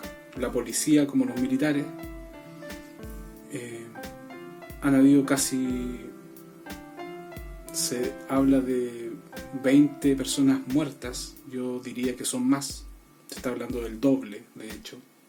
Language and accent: Spanish; Chile; Ustedes saben que yo soy chileno y acá en Chile la situación está muy compleja.